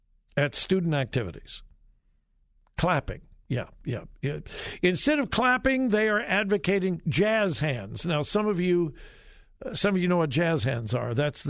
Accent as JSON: {"language": "English", "region": "California", "country": "United States", "tie": "born or raised there", "said": "My home state, my beloved home state of California, has the highest gas prices in America."}